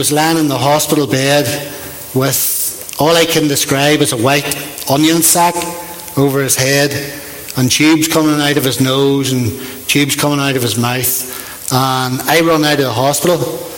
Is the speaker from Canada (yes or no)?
no; Portadown, Northern Ireland, United Kingdom; I come from Portadown. I was born in 1974, and I was born into a Christian home in Portadown.